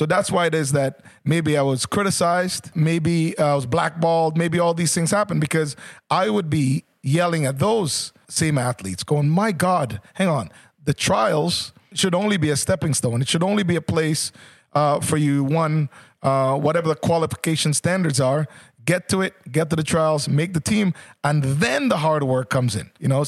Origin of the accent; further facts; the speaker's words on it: Canada; as a Canadian, I need to be proud of where I'm from.